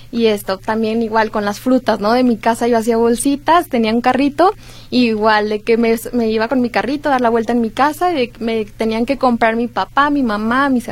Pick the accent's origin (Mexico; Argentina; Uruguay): Mexico; Zapopan, Jalisco; born there; Tengo 20 años, soy nacida aquí en Zapopan, Jalisco.